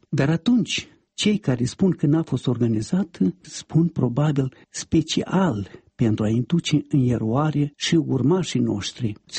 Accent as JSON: {"language": "Romanian", "town": "Bărbăreuca", "region": "Florești District", "country": "Moldova", "tie": "born or raised there", "said": "Iată, vă aduc un singur exemplu din satul meu natal"}